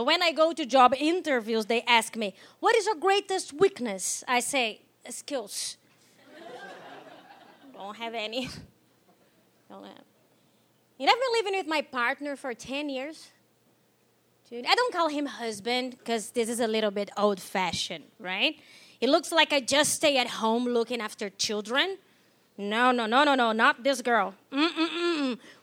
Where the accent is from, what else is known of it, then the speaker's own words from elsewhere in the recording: Brazil; English is a second language; moved away; I am from Brazil. And I've been living here for 3 years